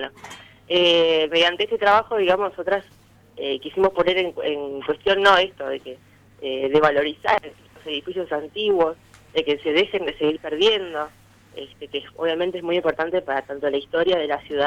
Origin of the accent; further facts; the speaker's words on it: Punta Alta, Buenos Aires Province, Argentina; Yo sí soy de Punta Alta, sí.